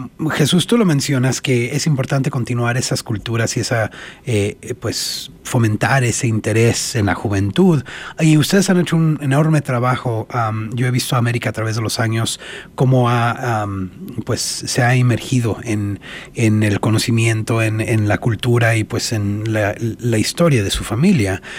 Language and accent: Spanish; Mexico; Entonces siento que para individuos como nosotros, que nos identificamos como mexicanos